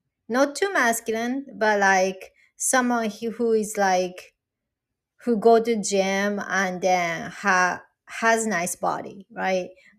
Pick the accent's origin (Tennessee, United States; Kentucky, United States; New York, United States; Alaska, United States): New York, United States; I never heard of that kind of rating when I'm from New York. I live in New York now too.